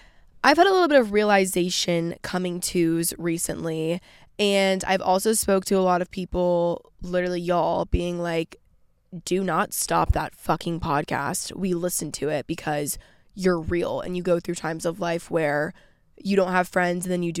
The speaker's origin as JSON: {"language": "English", "region": "Georgia", "country": "United States", "tie": "born or raised there", "said": "I'm back in my hometown in Georgia. I've been up here for like 3 weeks now."}